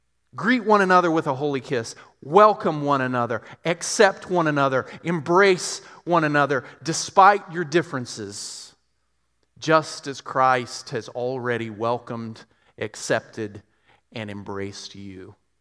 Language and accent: English; Texas, United States; I was raised in West Texas, but I've also seen Gladiator 100 times, so I do know how to pronounce Roman names.